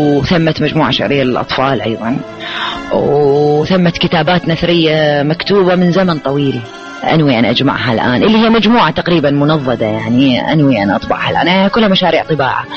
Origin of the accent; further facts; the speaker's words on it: Iraq; now in Cairo, Egypt; منذ أن كانت ممنوعة عندنا في العراق